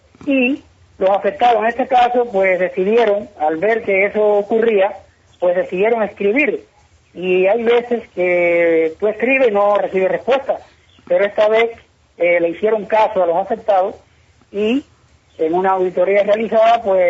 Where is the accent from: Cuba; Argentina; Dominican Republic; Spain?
Cuba; San Germán, Holguín; Sí se conocen en mi pueblo, en San Germán. Sí, todo el mundo conoce de ese caso porque es un pueblo pequeño